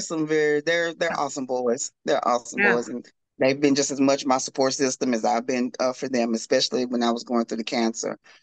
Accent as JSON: {"language": "English", "town": "Corsicana", "region": "Texas", "country": "United States", "said": "I'm from Corsicana, Texas. It's like an hour or so from Dallas."}